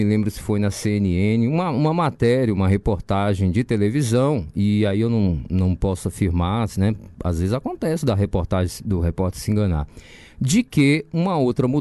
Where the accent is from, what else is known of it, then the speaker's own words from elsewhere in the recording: Brazil; Ô Cintia, eu fico também, agora só um comentário aqui para você, como brasileiro e você também cidadã, né?